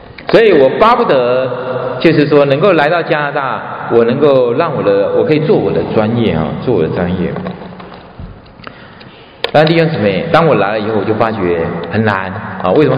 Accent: Taiwan; moved away as an adult; now in Canada; 我是从台湾来的，我以前是牙医

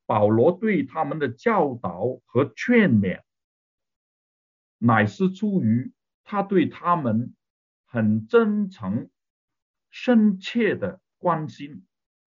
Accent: Hong Kong; 我们香港人就不用微信哈

